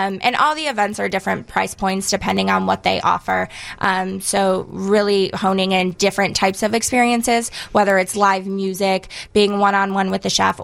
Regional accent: Cleveland, Ohio, United States; now in Chicago, United States; I'm from Cleveland, Ohio.

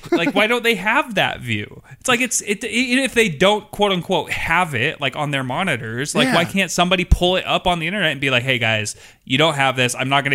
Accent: Seattle, Washington, United States; and we're from Seattle

